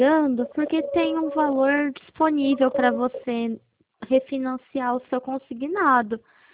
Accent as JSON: {"language": "Portuguese", "town": "Pirajuí", "region": "São Paulo", "country": "Brazil", "said": "Eu sou de Pirajuí"}